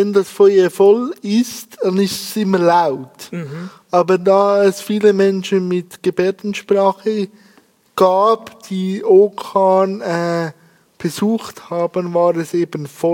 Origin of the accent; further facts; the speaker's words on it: Switzerland; Und da muss ich ein großes Kränzchen binden, sagt man bei uns in der Schweiz so.